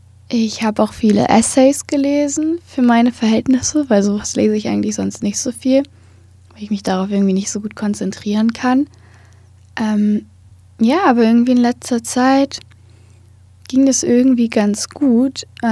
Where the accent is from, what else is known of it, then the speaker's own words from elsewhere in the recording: Berlin, Germany; born there; now in Hamburg, Germany; so wie ich jetzt zum Beispiel aus Hamburg, und ich bin ja in Berlin geboren